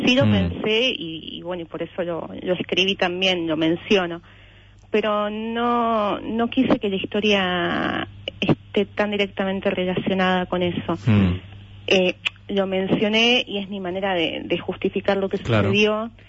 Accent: Wilde, Buenos Aires Province, Argentina; Crecí en Wilde, sí.

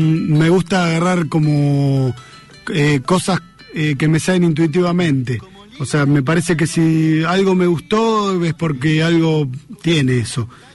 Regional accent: Ramos Mejía, Buenos Aires Province, Argentina; also born or lived in La Plata; now in Buenos Aires, Argentina; Nací en Capital, soy de zona oeste, siempre viví en Ramón Mejía, Edo muchos años. Después fui dando vueltas por varios lados, viví bastante en La Plata, ahora vivo en Capital hace tiempo

